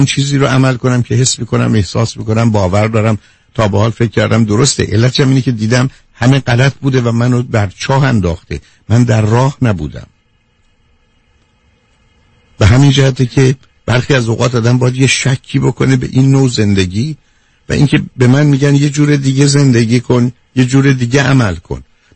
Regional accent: Iran

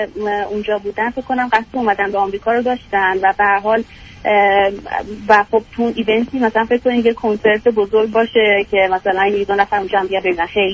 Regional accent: Iran; moved away as an adult; also born or lived in United Kingdom; now in United States; من تقریبا 9 سالی که از ایران اومدم بیرون، فوق لیسانس و دکترامو تو رشته ژنتیک تو انگلیس خوندم و بعدش اومدم آمریکا، شرق آمریکا

